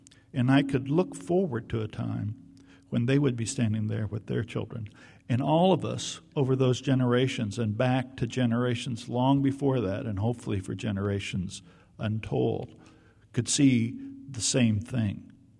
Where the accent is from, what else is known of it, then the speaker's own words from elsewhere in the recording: Iowa, United States; I had the great luck when I was a kid growing up in Iowa, the only vacation that our family actually ever got to take was to national parks